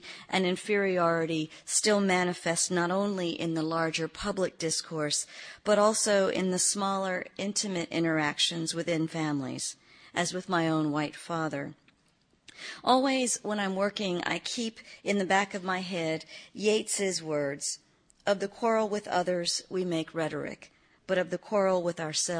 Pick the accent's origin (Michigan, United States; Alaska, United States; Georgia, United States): Georgia, United States; Atlanta; growing up in Atlanta, Lester Maddox was still a popular figure